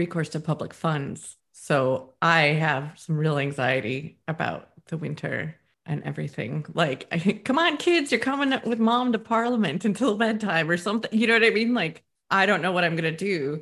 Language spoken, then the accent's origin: English; United States; now in Edinburgh, United Kingdom; I live in the southern part of Edinburgh And I do, as an American, I find it objectively hilarious